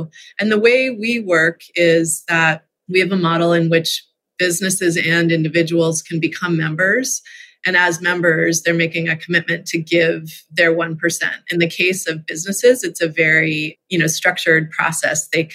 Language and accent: English; Massachusetts, United States; Well, I grew up outside of Boston, you know, within like metro Boston. So, you know, we had a yard, but it wasn't like wilderness.